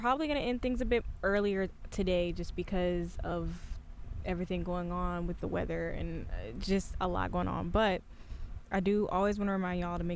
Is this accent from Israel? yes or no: no; Michigan, United States; I'm from Michigan originally, as some of you may know.